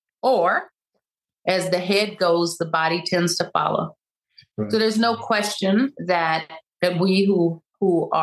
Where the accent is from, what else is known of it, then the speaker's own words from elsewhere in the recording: the South, United States; I hope everybody learns it everywhere, but I know we learned it growing up in the South.